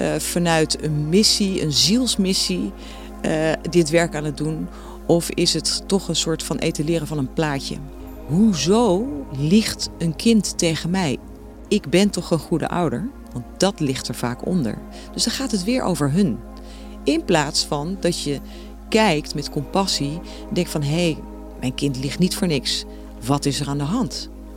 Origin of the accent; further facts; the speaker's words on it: Amersfoort, Utrecht, Netherlands; born there; moved away as an adult; now in Laren, Netherlands; Daar ben ik niet geboren. Ik ben in Amersfoort geboren.